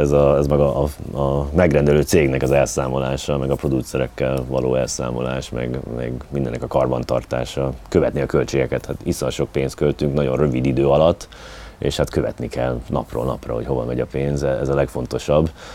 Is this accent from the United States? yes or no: yes; United States; born or raised there; now in Hungary